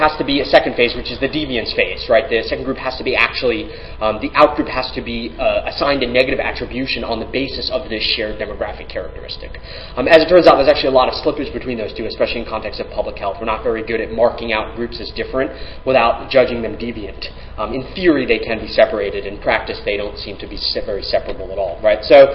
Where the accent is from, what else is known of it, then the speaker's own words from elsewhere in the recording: Texas, United States; And full disclosure, I'm actually from Texas, okay?